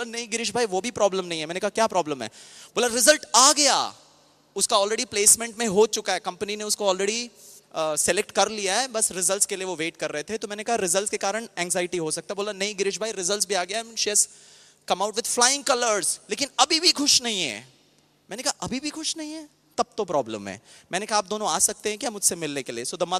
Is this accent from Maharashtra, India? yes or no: yes; Mumbai, Maharashtra, India; मैं मुंबई से हूँ, मैं काफ़ी लोगों को काउंसिल करता हूँ.